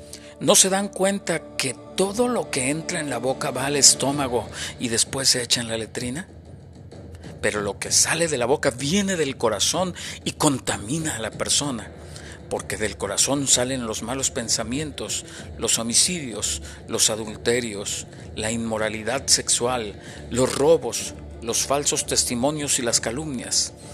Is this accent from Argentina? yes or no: no; Nuevo León, Mexico; somos el estado de la República Mexicana con más alto grado de contaminación ambiental del país.